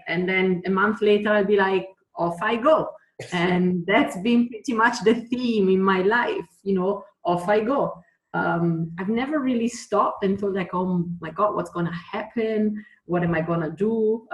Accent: Italy; English is a second language; moved away as an adult; I'm originally from Italy, but I've left Italy 19 years ago to go pursue a dream.

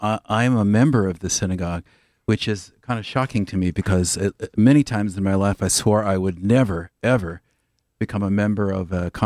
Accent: Los Angeles, California, United States; because I grew up relatively poor in Los Angeles in an upwardly mobile neighborhood.

